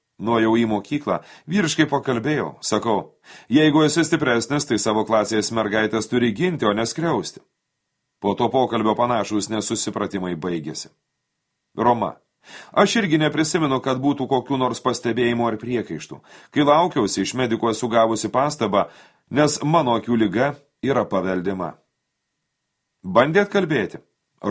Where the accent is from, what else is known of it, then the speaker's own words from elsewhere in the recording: Suvalkija, Lithuania; Esu suvalkietis, todėl viskas ir lieka namuose.